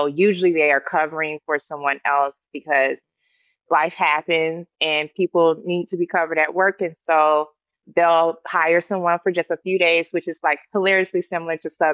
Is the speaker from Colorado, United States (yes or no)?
no; Atlanta, Georgia, United States; now in Los Angeles, United States; And I came from Atlanta. So I had the choice of New York or L.A. And I was like, with my Atlanta Southern roots, I don't know if I can handle the cold.